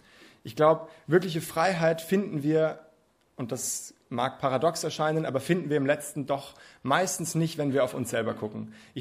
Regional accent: Munich, Bavaria, Germany; Ich komme aus München, aus der Großstadt.

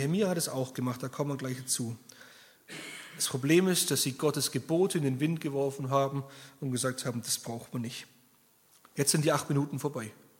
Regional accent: Baden-Württemberg, Germany; accent: Swabian; und manche haben das aus meinem starken SCH schon gehört, ich komme halt aus dem Schwabenland

